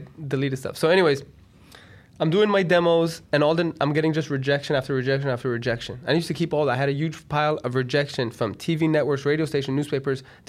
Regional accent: Israel; Initially, I'm from Israel

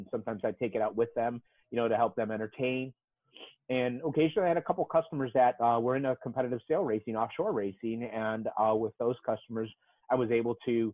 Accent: Chicago, Illinois, United States; I was born in Chicago. I mean, I'm a native Chicago, and I like to say I did the circle tour of the United States, vis-a-vis. But I started out on the south side of Chicago. Grew up in a working class neighborhood.

